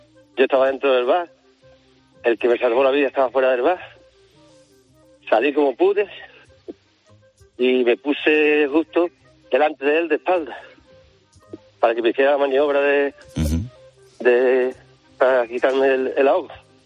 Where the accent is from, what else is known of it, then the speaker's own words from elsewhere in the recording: Monesterio, Extremadura, Spain; Sí, somos un pueblo pequeñito, somos de Monasterio, un pueblo de Extremadura que tiene unos 4.000 habitantes.